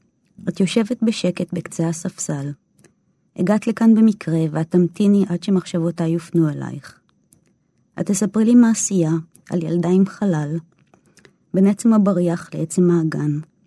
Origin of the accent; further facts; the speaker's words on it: Haifa, Haifa District, Israel; אני מחיפה.